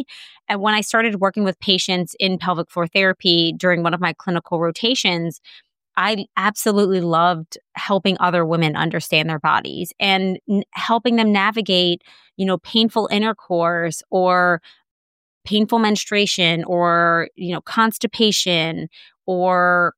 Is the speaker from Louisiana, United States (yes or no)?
yes; New Orleans, Louisiana, United States; went to PT school thinking I was going to be a sports trainer for the New Orleans Saints, which is my hometown.